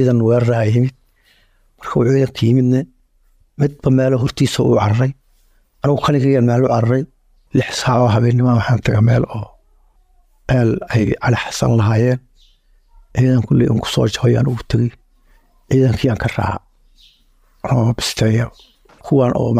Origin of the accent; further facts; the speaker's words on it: Mogadishu, Banaadir, Somalia; waxan ka imid muqdisho